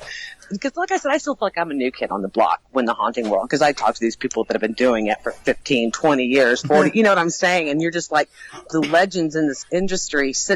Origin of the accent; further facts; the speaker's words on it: Florida, United States; I grew up in the Central Florida area, and so there used to be like these old school haunts